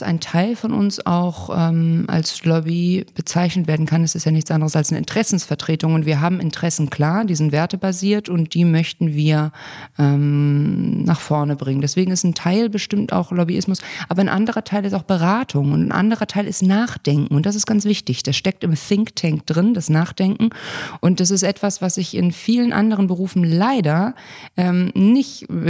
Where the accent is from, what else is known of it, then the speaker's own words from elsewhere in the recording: Hamburg, Germany; Ich bin in Hamburg groß geworden und das hat abgefärbt.